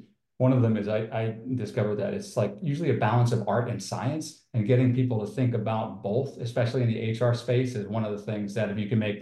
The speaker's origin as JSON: {"language": "English", "region": "New York", "country": "United States", "moved": "as an adult", "said": "I moved down from New York 20 years ago, and it was a little tough back then, but now it is fantastic."}